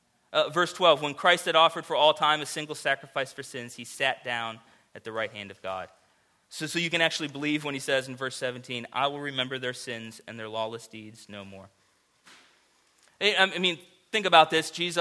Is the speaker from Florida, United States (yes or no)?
yes; Florida, United States; now in St. Louis, United States; And I grew up in Florida, and I hate to break it to you, every day in Florida is grilling season. We've got like two seasons in Florida.